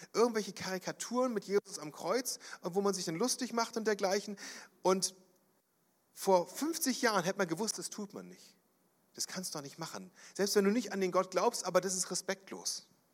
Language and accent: German; Brandenburg, Germany; Ich weiß, in meiner Heimat in Brandenburg, wo ich aufgewachsen bin